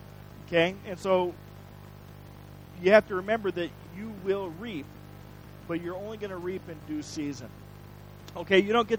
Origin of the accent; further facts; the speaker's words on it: Midwest, United States; moved away; I'm from the Midwest. I've been around corn and cornfields and dirt all my life, pretty much. But I moved here, and the dirt's just a different color, but nothing grows in it.